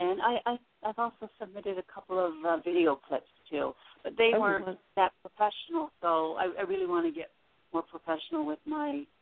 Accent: Nova Scotia, Canada; also born or lived in Florida; now in Arizona, United States; I'm originally from Nova Scotia, Canada, and I lived in Florida also for 14 years.

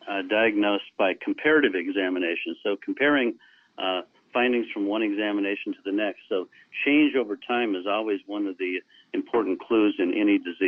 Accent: Oregon, United States; I am from Oregon originally. That's where I live now.

